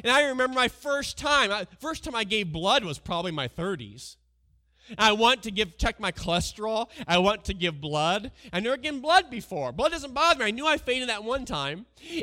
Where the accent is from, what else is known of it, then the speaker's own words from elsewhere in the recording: Washington, United States; I'm from Washington State.